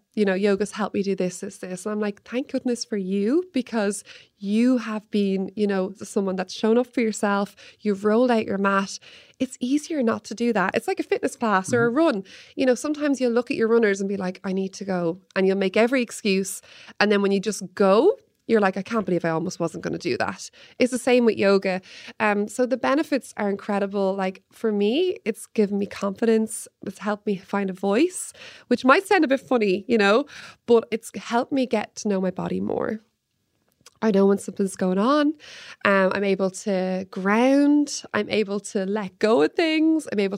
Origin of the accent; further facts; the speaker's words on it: Wexford, County Wexford, Ireland; I'm from Wexford, I'm born and bred, I'm definitely a lot on the East Coast